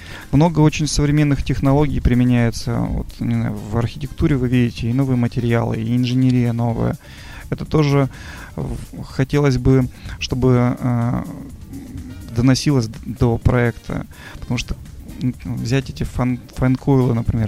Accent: Arkhangelsk, Arkhangelsk Oblast, Russia; moved away as an adult; now in Moscow, Russia; И в 2003-м я переехал в Москву, сам из Архангельска.

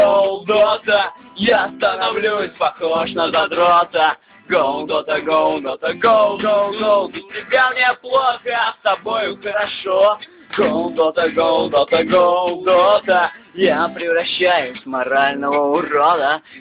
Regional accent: Nizhny Novgorod, Nizhny Novgorod Oblast, Russia; из Нижнего Новгорода. Нижний Новгород — клевый город, приезжайте, конечно, к нам.

